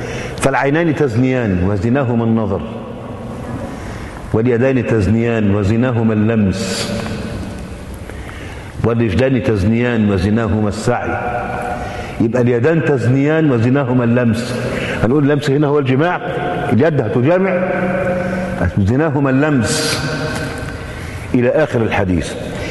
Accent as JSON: {"language": "Arabic", "country": "Egypt", "said": "المخيط الإبرة الكبيرة بيسموها عندنا في مصر النيبر"}